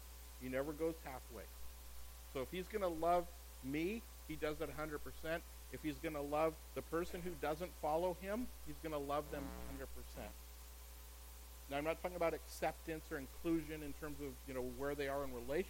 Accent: California, United States; now in Portland, United States; I grew up in California, and you know, up in the Bay Area, but you know, California nonetheless. And I moved to Oregon

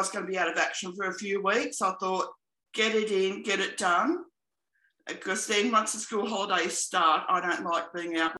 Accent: Brisbane, Queensland, Australia; I'm from Brisbane, Australia, in Queensland.

